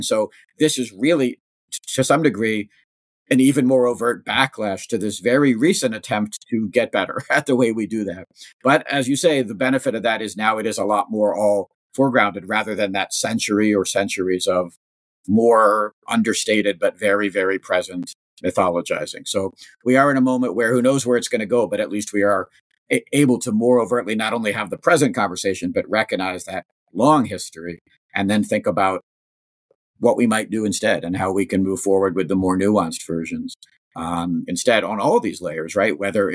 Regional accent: Virginia, United States; And yeah, for me growing up in Virginia in the 1980s in public schools

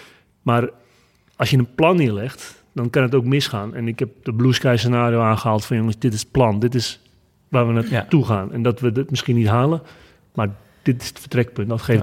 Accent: North Holland, Netherlands; En ik kom uit het Noord-Hollandse. En de Calvinistische inslag.

